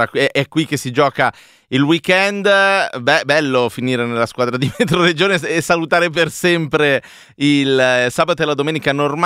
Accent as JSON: {"language": "Italian", "town": "Milan", "region": "Lombardy", "country": "Italy", "said": "sono milanese"}